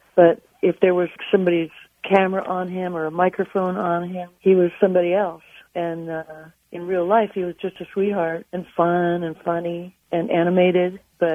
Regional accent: Seattle, Washington, United States; I came from Seattle, all of us musician friends from Seattle

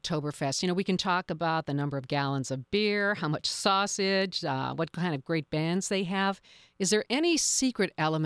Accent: Ohio, United States; Well, I love it. Ohio's my home state.

